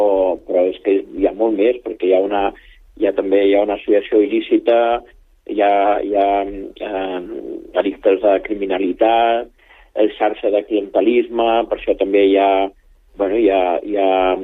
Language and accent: Catalan; Catalonia, Spain; Això ho sabem tots els que som catalans.